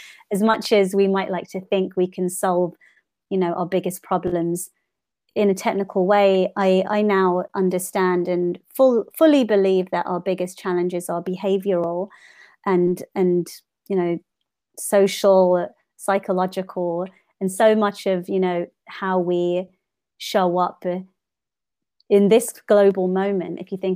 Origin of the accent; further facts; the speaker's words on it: London, United Kingdom; now in Seattle, United States; So I was born and raised in West London, and grew up kind of really exploring the city. I went to school in Westminster and traveled on the bus and the tube every day, you know, as a child.